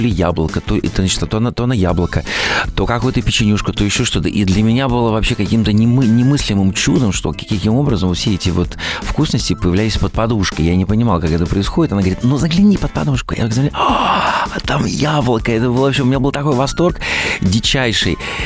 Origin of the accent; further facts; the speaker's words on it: Novosibirsk, Novosibirsk Oblast, Russia; Я из Новосибирска на лето, как правило, на каникулы приезжал к бабушке.